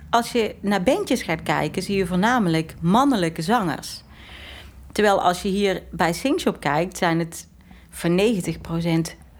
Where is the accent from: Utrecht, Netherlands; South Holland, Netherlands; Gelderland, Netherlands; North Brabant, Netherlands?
North Brabant, Netherlands; Veldhoven; Ik ben opgegroeid in Veldhoven. Toen naar Tilburg gegaan en na mijn studie, dus dat was 2006... 2007 ben ik weer naar Eindhoven gekomen. En in 2020 ben ik verhuisd naar Geldrop.